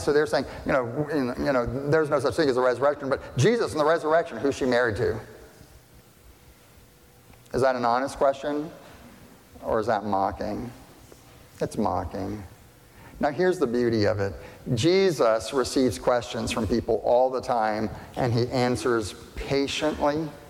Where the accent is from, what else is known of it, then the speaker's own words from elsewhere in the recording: Northeast, United States; I come from the Northeast, I can do bad attitude all day.